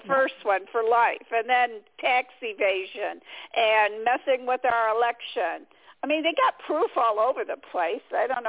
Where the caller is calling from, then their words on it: Michigan, United States; from Michigan.